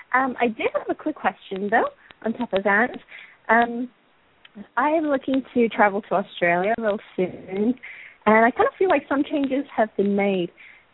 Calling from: Dallas, Texas, United States; I'm calling from Dallas, Texas.

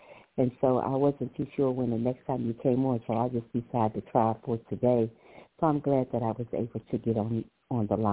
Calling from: Ohio, United States

